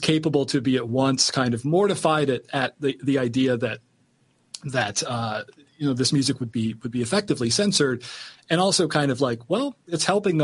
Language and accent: English; Indianapolis, Indiana, United States; I was born in 1977, Indianapolis, and I grew up in Indy